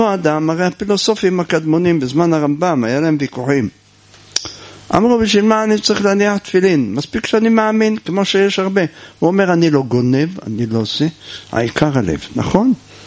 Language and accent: Hebrew; Jerusalem, Jerusalem District, Israel; אני לא זכיתי עדיין לקרוא, אני ירושלמי